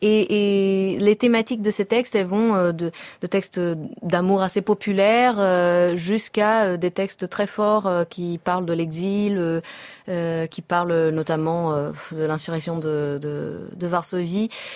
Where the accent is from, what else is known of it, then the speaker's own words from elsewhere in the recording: Portugal; French is a second language; Je suis portugaise, donc je parle portugais, français, italien.